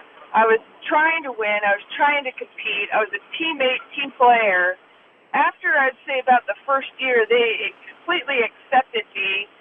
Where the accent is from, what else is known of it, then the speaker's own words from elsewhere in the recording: Duluth, Minnesota, United States; But the first game was special because I was in Duluth Superior Dukes, my hometown, my home stadium